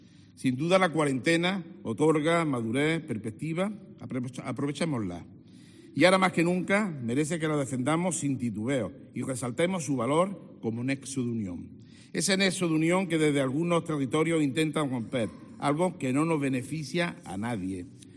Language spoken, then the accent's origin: Spanish; Spain; No somos españoles de segunda, somos españoles y punto.